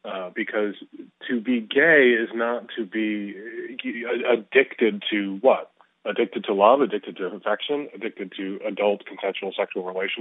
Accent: Chicago, Illinois, United States; I'm from an Irish Catholic, Northside Chicago family. There's alcoholism in my family history

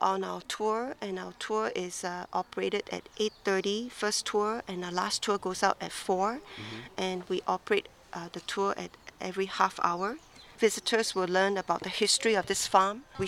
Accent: Singapore; now in United States; No, I'm born and raised in Singapore.

